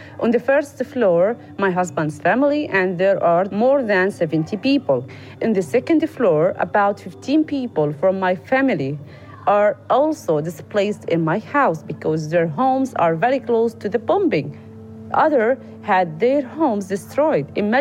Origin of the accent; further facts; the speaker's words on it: Gaza Strip, Palestine; I was born and live in Gaza Strip.